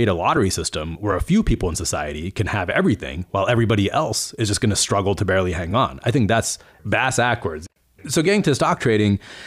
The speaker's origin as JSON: {"language": "English", "region": "Texas", "country": "United States", "tie": "born or raised there", "said": "I didn't come from money, you know, and I grew up middle class in Texas, but my parents actually grew up quite poor in India."}